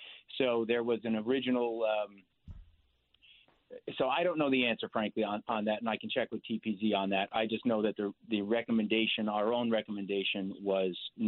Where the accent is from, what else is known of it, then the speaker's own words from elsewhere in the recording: Stamford, Connecticut, United States; You know, I grew up in Stamford, in a little section called Springdale.